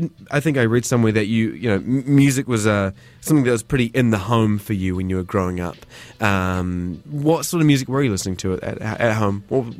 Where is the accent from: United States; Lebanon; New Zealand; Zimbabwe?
New Zealand; Invercargill, Southland; I'm from Southland. I'm from Invercargill.